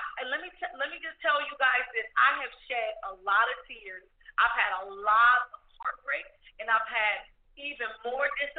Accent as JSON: {"language": "English", "town": "Buffalo", "region": "New York", "country": "United States", "said": "I'm from Buffalo. … she raised a leader."}